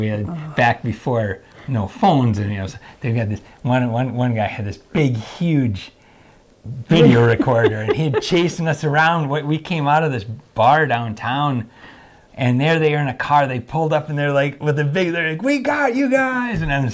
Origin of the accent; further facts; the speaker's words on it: Eau Claire, Wisconsin, United States; I grew up in Eau Claire and fishing for smallmouth, and that's what I did all summer.